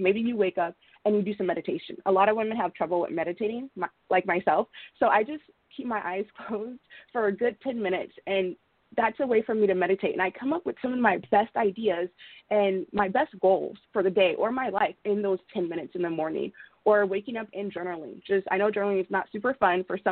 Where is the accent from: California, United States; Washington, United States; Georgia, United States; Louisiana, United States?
California, United States; Los Angeles; So I grew up in Los Angeles. We could say South Central back in the day, back in the 90s.